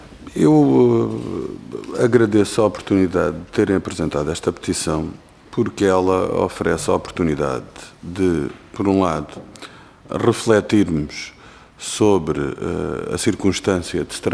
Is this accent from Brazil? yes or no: no; Faro, Portugal; eu sou do Algarve, e portanto ela não se pratica no Algarve